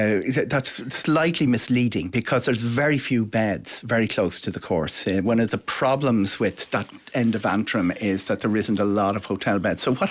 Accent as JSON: {"language": "English", "town": "Straffan", "region": "Kildare", "country": "Ireland", "said": "I'm from Strathan, I remember."}